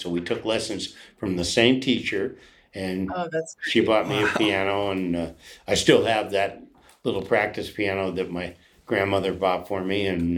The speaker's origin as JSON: {"language": "English", "town": "Berkeley", "region": "California", "country": "United States", "tie": "born there", "said": "I was five. I was born in Berkeley, California, and my aunt and uncle lived down here in L.A."}